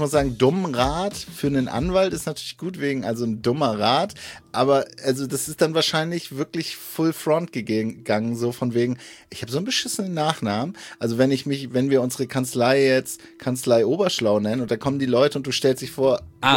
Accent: Neubrandenburg, Mecklenburg-Vorpommern, Germany; dann meine Oma wieder von Berlin in meine Heimatstadt Neubrandenburg zu heizen und dann wieder von Neubrandenburg wieder nach Berlin zu heizen

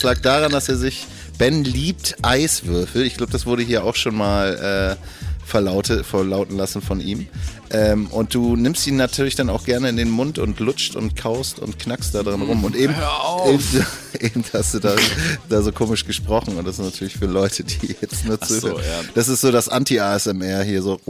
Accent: eastern Germany, Germany; Ich komme aus dem Osten, Alter.

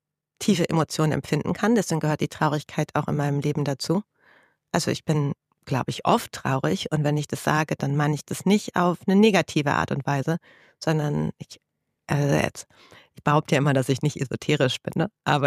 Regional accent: Duisburg, North Rhine-Westphalia, Germany; born there; Ich komme aus Duisburg gebürtig

